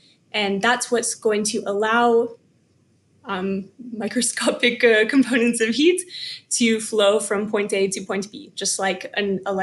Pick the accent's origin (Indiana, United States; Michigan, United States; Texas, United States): Texas, United States; now in Grenoble, France; I'm from Texas in the US.